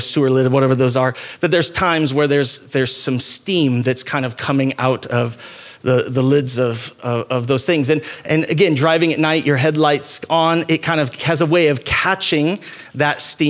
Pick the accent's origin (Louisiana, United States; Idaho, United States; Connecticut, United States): Idaho, United States; And growing up in Idaho, has always these unique realities in our life.